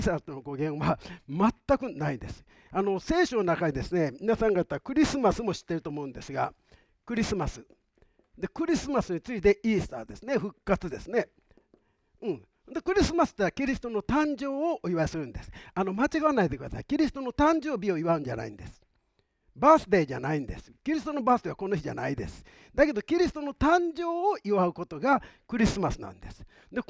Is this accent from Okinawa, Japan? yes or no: no; Osaka, Japan; 非常にこう大阪の人間ですので、あのスピードがですね、あの関東よりも早いと思うんですね。